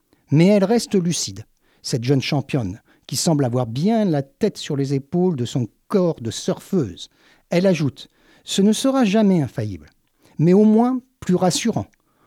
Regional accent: Réunion; Moi, comme je viens de La Réunion, je me posais des questions.

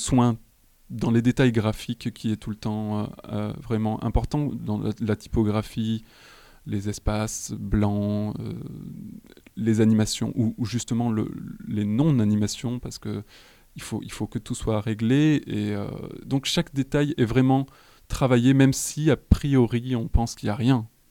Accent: Montpellier, Occitanie, France; born there; now in Paris, France; J'habite encore à Paris et je travaille là-bas. Je ne sais pas vraiment pour combien de temps encore. Montpellier, c'est ma ville natale.

